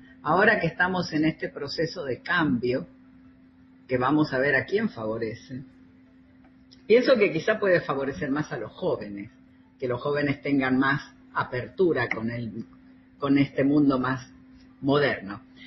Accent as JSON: {"language": "Spanish", "town": "Union City", "region": "New Jersey", "country": "United States", "tie": "born or raised there", "also_born_or_lived": "Argentina", "said": "yo me crié en Union City, porque yo digo me crié ahí en la época que eran todos cubanos, que vivíamos aquí, que parecía que es parte de La Habana."}